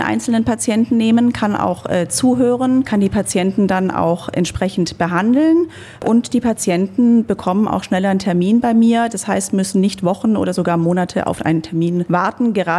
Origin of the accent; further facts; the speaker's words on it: Munich, Bavaria, Germany; now in Coburg, Germany; ich komme aus München, bin Fachärztin für Hals-Nasen-Ohrenkrankheiten, bin seit 3 Jahren hier in Coburg ansässig